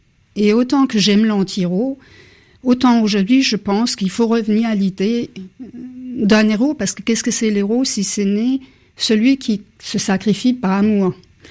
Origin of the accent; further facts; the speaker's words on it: Denmark; now in France; depuis que je suis arrivée en France. Il y a 25-30 ans, je venais du Danemark